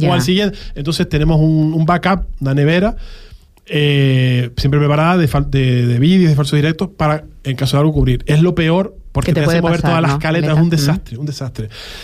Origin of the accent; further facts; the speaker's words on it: Canary Islands, Spain; Entonces, no seamos tan acomplejados. Somos Canarias.